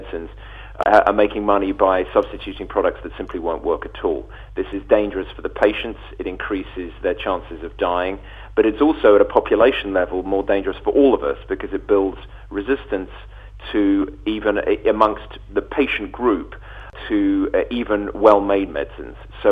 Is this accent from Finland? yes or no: no; United Kingdom; now in United States; I'm a Brit living in America.